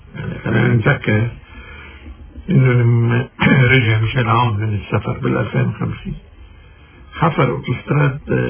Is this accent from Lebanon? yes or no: yes; Lebanon; نحن كلبنانيين ما لنا دور ما لنا مسؤولية بهذا المجال